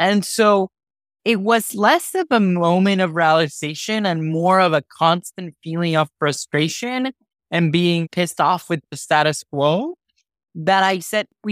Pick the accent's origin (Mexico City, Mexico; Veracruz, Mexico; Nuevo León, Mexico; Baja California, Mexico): Nuevo León, Mexico; Monterrey; But I had the fortune of growing up in Monterrey, Mexico, which is a very entrepreneurial town.